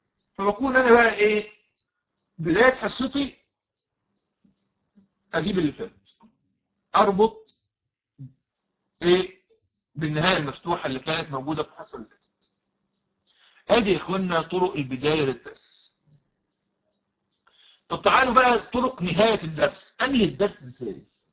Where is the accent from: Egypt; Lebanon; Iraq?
Egypt; عندنا في مصر